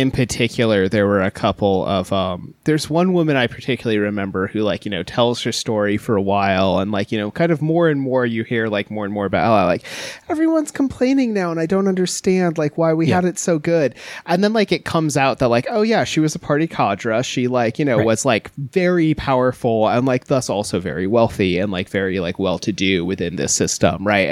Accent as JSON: {"language": "English", "region": "Alaska", "country": "United States", "tie": "born or raised there", "said": "Because I grew up on the Kenai Peninsula"}